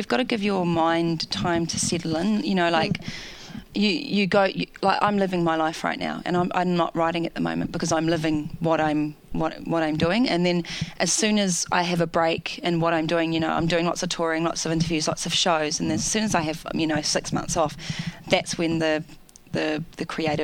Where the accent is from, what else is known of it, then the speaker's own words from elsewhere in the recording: New Zealand; now in Australia; I struggle with leaving my home country because of that, because I feel so strongly connected to my land and my Māoridom